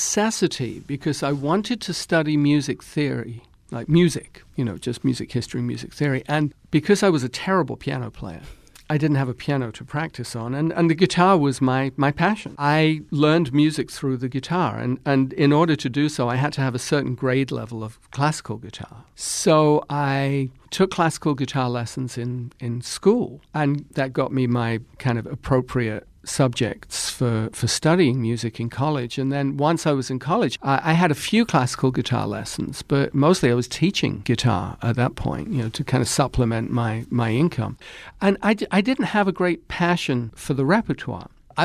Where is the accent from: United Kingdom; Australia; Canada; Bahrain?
United Kingdom; England; now in United States; I think attribute that to growing up in England and not having music be compartmentalized. As here in America